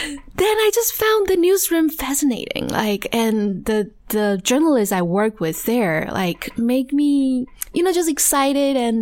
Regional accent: Taichung, Taiwan; I grew up in Taiwan, Taichung, actually, and I went to Taiwan University.

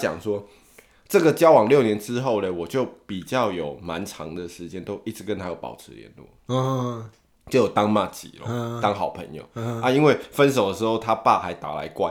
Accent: Vancouver, British Columbia, Canada; now in Toronto, Canada; 我就因为我从温哥华来多伦多读大学嘛

